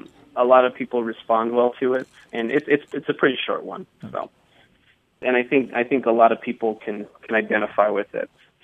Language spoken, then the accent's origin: English; United States; born there; first language English; And I am actually a U.S. citizen born in this country, and English is my first language.